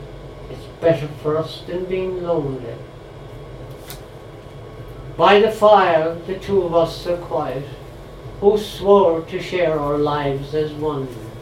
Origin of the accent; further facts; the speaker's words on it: Galway, Connacht, Ireland; I come from Galway, and everything we win is prized.